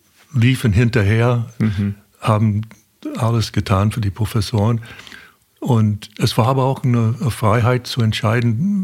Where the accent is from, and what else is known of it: United States; born or raised there; German is a second language